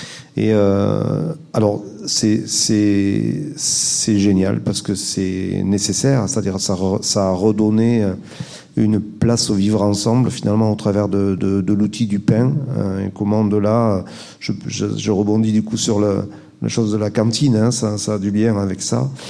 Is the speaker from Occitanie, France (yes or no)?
yes; Occitanie, France; now in Montpellier, France; parce que je suis originaire du Minervois, même si je vis depuis très longtemps à Montpellier.